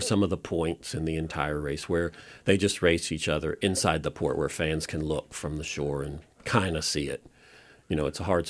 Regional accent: Suffolk, Virginia, United States; I grew up in Suffolk, Virginia.

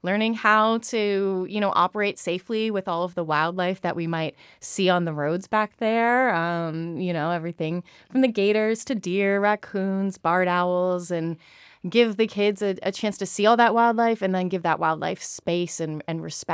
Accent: Florida, United States; growing up in Southwest Florida and visiting Corkscrew, visiting Big Cypress, places like that through field trips, planted those seeds of love for our local ecology

